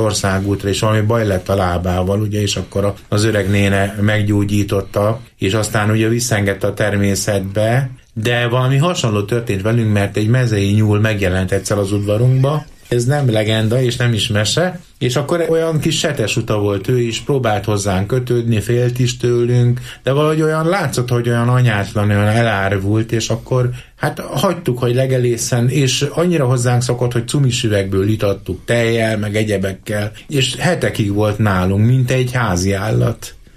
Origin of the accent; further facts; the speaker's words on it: Gyöngyös, Heves, Hungary; Gyöngyös, az én szülővárosom, ahol pillantásoktól függ, hogy éppen síkvidéket vagy hegyvidéket látsz.